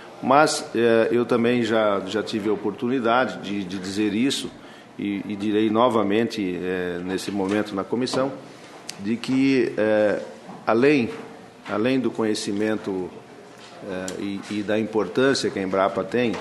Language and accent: Portuguese; Mato Grosso, Brazil; lá no meu estado, no estado do Mato Grosso.